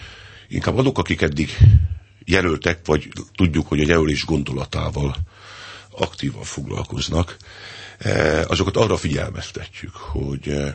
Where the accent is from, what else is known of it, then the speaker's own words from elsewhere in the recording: Pápa, Veszprém County, Hungary; born there; Pápán, az én szülővárosomban